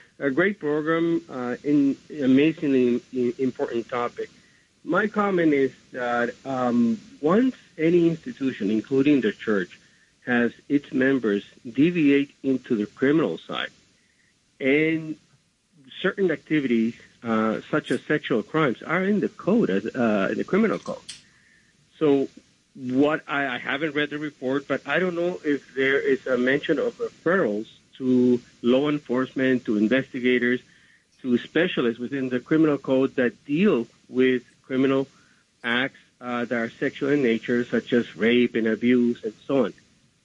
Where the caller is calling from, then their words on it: New Jersey, United States; From New Jersey.